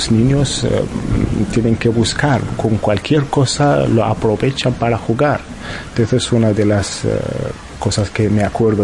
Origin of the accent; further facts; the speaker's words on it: Tindouf Province, Algeria; Soy saharaui. He vivido y crecido en los campamentos de refugiados saharauis en el suroeste de Argelia.